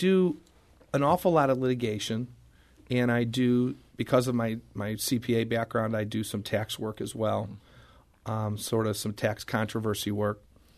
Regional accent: St. Louis, Missouri, United States; No, I was born in St. Louis. Lived in St. Louis my entire life.

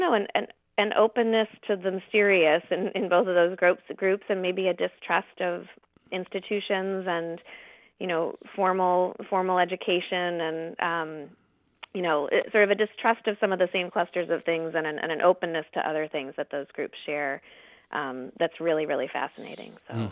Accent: Illinois, United States; Well, I was raised evangelical. I grew up outside Chicago and graduated from an evangelical college.

